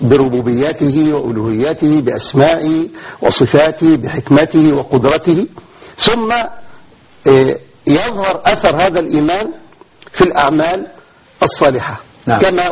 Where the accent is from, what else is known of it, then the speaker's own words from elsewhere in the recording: Egypt; بلادنا مصر